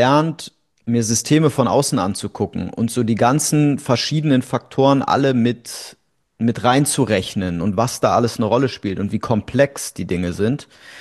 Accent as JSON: {"language": "German", "town": "Bonn", "region": "North Rhine-Westphalia", "country": "Germany", "said": "Naja, also ich komme aus Bonn, aus dem Rheinland."}